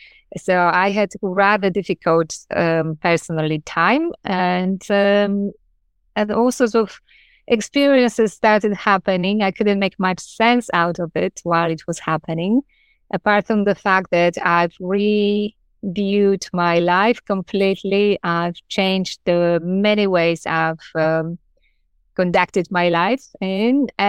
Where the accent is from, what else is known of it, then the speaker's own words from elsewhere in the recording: Poland; accent: Polish; English is a second language; moved away as an adult; now in London, United Kingdom; I'm joining you from London in the United Kingdom, and my accent comes from Poland, where I was born, brought up, and I moved to live in London in 2000, I believe. So if you count your my years, it's nearly half of my life. I've been here nearly here for half of my life.